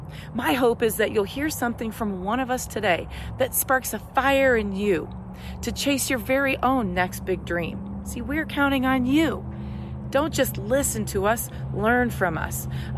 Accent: Colorado, United States; flying missions all over the world as a combat mission-ready F-16 fighter pilot from my home state of Colorado, USA.

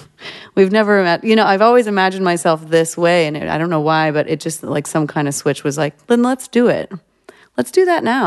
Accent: Albion, New York, United States; born there; also born or lived in Florida / Alabama / Kansas / Virginia; But I was born in Albion, New York, which is outside of Buffalo. A month later, I moved to Florida. A short time later, I moved to Alabama. Then I moved to Kansas.

